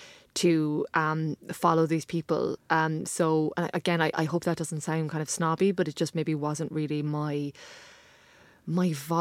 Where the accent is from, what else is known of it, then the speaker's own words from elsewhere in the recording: Ireland; I'm from Ireland, as are you.